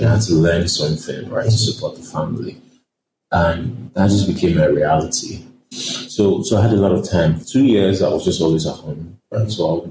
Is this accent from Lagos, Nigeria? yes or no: yes; Lagos, Nigeria; I grew up in Lagos, Nigeria, in a place called Isalodo in Ikorodu. Isalodo means down water. So it was in a slum community, riverine area.